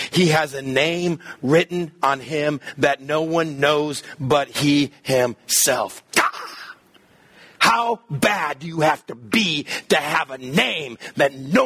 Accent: Texas, United States; I grew up in West Texas where they always said, but … this is your God.

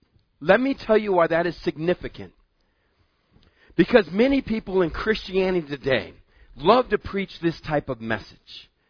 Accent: Texas, United States; I grew up in West Texas, grew up out in the desert of West Texas.

